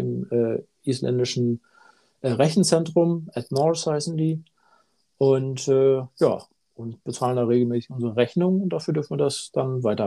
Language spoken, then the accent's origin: German; Glückstadt, Schleswig-Holstein, Germany; ich komme ja aus Glückstadt, das ist so bei Hamburg